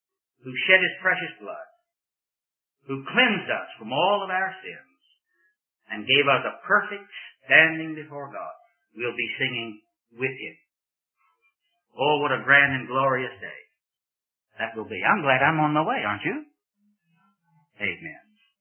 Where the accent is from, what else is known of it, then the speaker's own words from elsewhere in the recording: Virginia, United States; it happened back in my home state of Virginia.